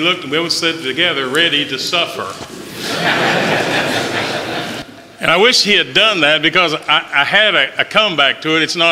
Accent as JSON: {"language": "English", "region": "West Virginia", "country": "United States", "tie": "born or raised there", "said": "I grew up in West Virginia, so Pittsburgh wasn't very far away."}